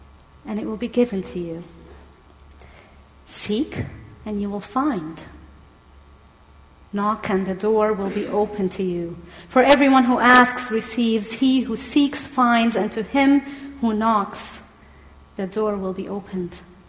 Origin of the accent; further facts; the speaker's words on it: Egypt; trying to figure out where my accent is from, I am from Egypt